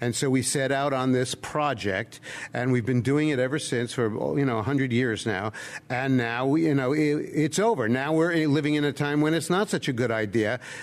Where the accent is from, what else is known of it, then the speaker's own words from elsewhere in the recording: Manhattan, New York, United States; Well, I could in my environment, which was Manhattan. I grew up in Manhattan.